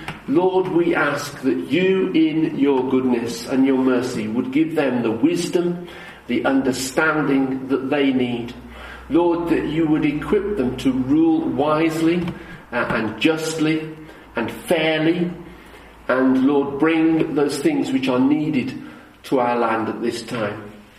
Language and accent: English; Birmingham, West Midlands, United Kingdom; This is a hymn that we used to sing in a little church that I grew up in Birmingham.